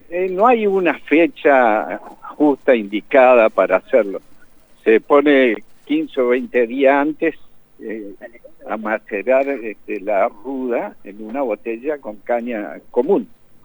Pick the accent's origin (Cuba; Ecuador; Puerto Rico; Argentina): Argentina; Corrientes; Sí, soy correntino, así que es mi tradición.